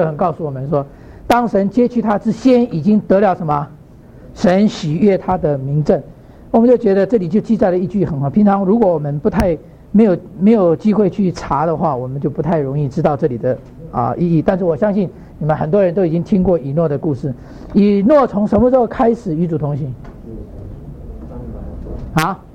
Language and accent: Chinese; Taiwan; 我是从台湾出生长大，在台湾呢，很多人呢